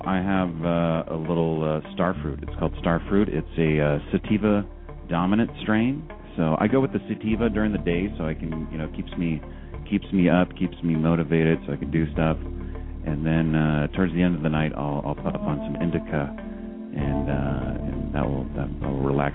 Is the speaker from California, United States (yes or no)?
yes; San Jose, California, United States; in my hometown where I grew up, San Jose